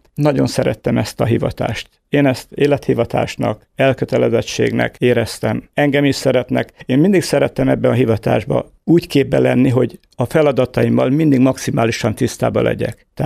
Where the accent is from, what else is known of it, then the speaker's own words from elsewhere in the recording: Harkakötöny, Bács-Kiskun, Hungary; now in Kunfehértó, Hungary; 1952-ben születtem Kiskunmajsán. Gyerekkoromat Harkakötöny településben éltem meg, aztán 1966-ban költöztünk Kunfehértóra, azóta élünk itt a településen.